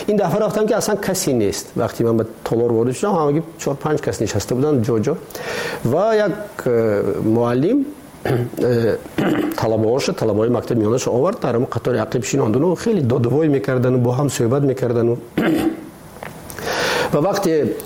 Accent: Tajikistan; ما تاجیک هستیم. همین است وطن ما

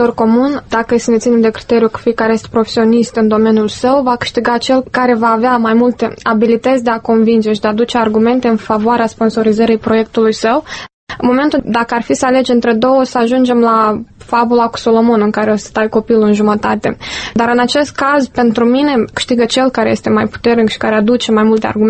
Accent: Moldova; noi ca moldoveni ca români

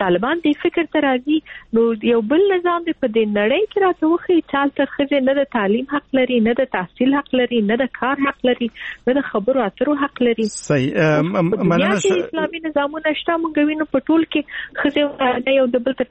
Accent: Afghanistan

